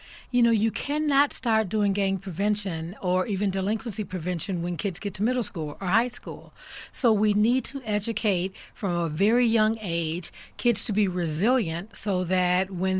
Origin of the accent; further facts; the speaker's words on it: Milwaukee, Wisconsin, United States; Well, I was born in Milwaukee, educated in the Milwaukee Public Schools. I am one of six siblings, second in the line. I left Milwaukee